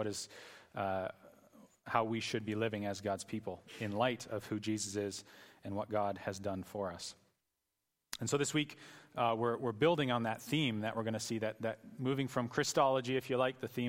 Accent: Canada; Some of you know I'm originally Canadian and football is not my first language.

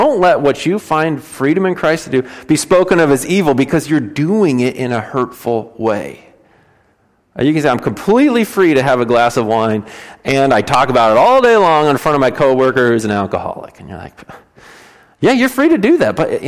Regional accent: United States; I'm an American. I do what I want because I feel like it, because I'm American, right?

